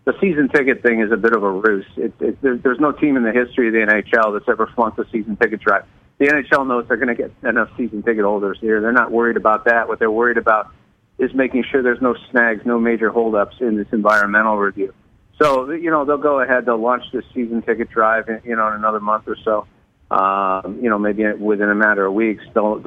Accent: Laval, Quebec, Canada; also born or lived in Montreal; I grew up in Montreal, and I could tell you, you know, right outside of Montreal, I grew up at Laval

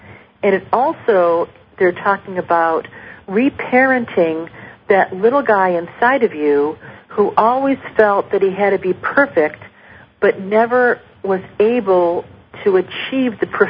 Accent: Cleveland, Ohio, United States; Nikki actually writes in from Cleveland, Ohio, my hometown

